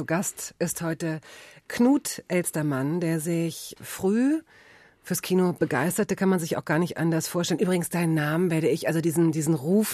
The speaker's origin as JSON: {"language": "German", "region": "West Germany", "country": "Germany", "said": "also ich kann es mir als Westdeutsche schlecht vorstellen."}